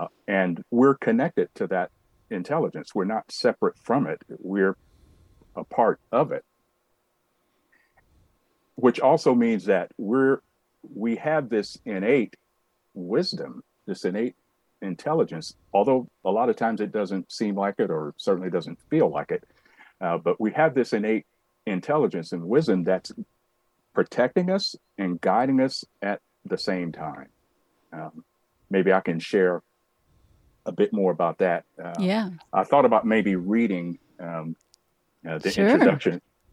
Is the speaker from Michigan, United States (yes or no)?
no; Alabama, United States; I grew up here in Alabama in the Deep South during the period of, you know, a lot of racial strife and unrest, the civil rights movement, and all of that. Went to segregated schools, all of that.